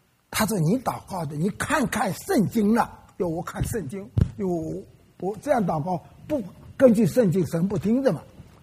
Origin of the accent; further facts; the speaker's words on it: Wenzhou, Zhejiang, China; 我是温州人，温州是浙江省的一，温州府有六县